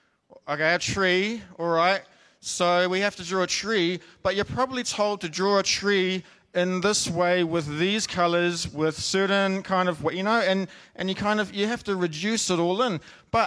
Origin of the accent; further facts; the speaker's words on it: New Zealand; I'm from New Zealand, bush, whatever, you know, that's not that special.